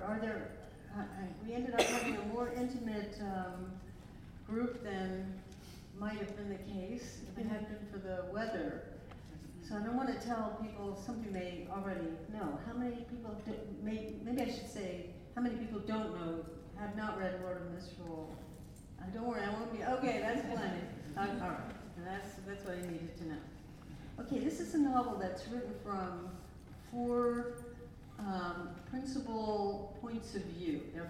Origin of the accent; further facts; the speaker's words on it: Baltimore, Maryland, United States; also born or lived in West Virginia; I'm from Baltimore, but when I first got out of college, I lived in the Eastern Panhandle